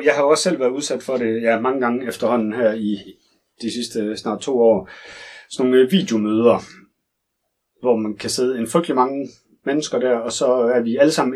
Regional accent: Aarhus, Central Denmark Region, Denmark; Det skal jo siges, at altså, vi er jo fra Vejlby, ikke også?

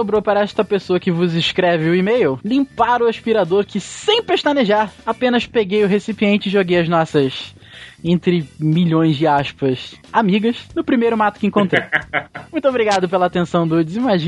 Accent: São Luís, Maranhão, Brazil; sou de São Luís, no Maranhão.

